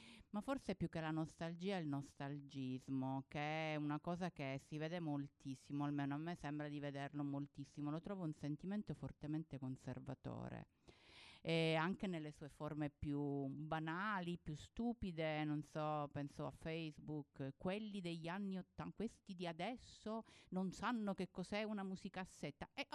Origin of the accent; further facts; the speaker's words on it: Sicily, Italy; born there; il rapporto che io ho sempre avuto con la Sicilia, che è la mia terra, è troppo retorico. Il posto da cui è il luogo che è sul mio certificato di nascita.